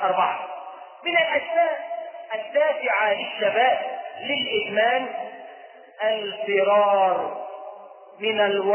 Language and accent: Arabic; Egypt; فجدنا في تراثنا كمصريين أمثال تحرض على شرب الخمر